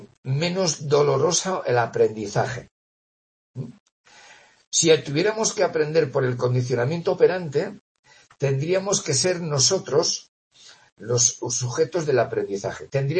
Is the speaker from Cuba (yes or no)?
no; Navarre, Spain; Como yo soy de Navarra, pues a mí me enseñaron a hacer ajuarriero.